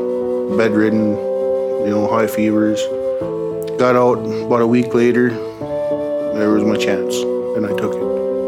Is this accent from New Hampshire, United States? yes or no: no; Minnesota, United States; I'm from the White Earth Band of Ojibwe. I'm Eagle Clan. I grew up with tobacco in both ways.